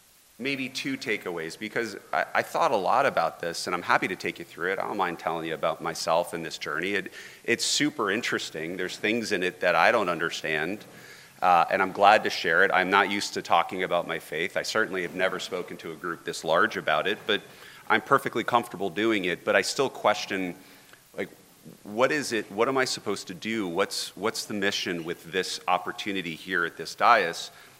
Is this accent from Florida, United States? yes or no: yes; Florida, United States; So I'm from Florida. Born and raised to a family that I would say is on the shabby side of middle class.